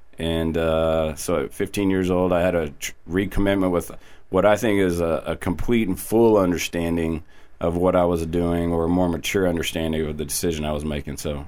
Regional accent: Austin, Texas, United States; Well, I was born here in Austin, Texas, and I'm actually a third-generation physician.

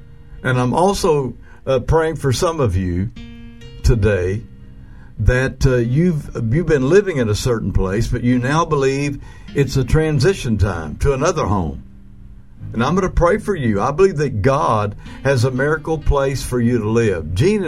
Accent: Comanche, Oklahoma, United States; My hometown was Comanche, Oklahoma. And there I felt at home.

